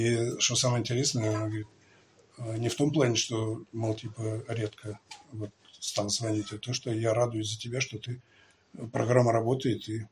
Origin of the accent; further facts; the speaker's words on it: Nizhny Novgorod Oblast, Russia; у меня на родине, в Нижегородской губернии, там группа всего лишь 2 раза в неделю и одна только группа на весь город